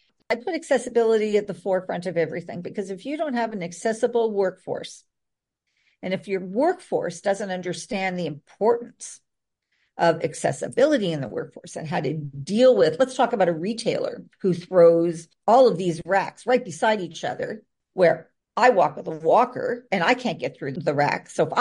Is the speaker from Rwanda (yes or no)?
no; Toronto, Ontario, Canada; I'm from Toronto, Canada, you know, so doing an export plan into the States.